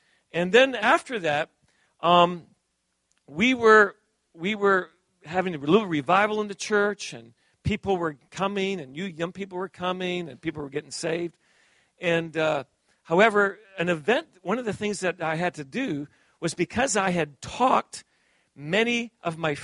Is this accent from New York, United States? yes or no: yes; New York City, New York, United States; also born or lived in Canada; because I'm Canadian, but I was raised in New York City.